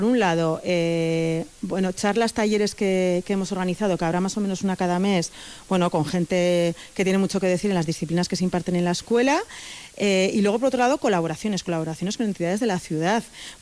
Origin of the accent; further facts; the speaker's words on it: Pamplona, Navarre, Spain; now in Vitoria, Spain; pero soy de Pamplona. Llevo 20 años viviendo en Vitoria